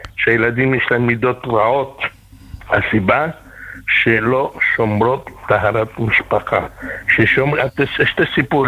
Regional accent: Argentina; Hebrew is a second language; moved away as an adult; now in Israel; אני עולה חדש מארגנטינה.

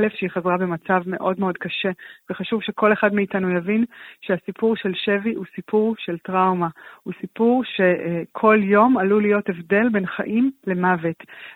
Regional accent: Nir Oz, Southern District, Israel; אני בת קיבוץ ניר עוז

